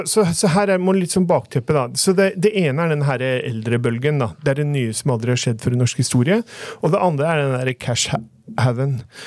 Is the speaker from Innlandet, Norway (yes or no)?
no; Oslo, Norway; ta et eksempel fra Groruddalen, der jeg kommer fra.